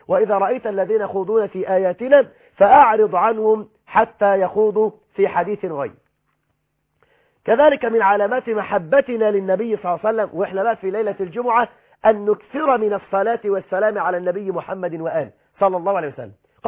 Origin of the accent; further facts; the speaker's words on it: Egypt; إني أعرف فتاة تعيش في بلدنا مصر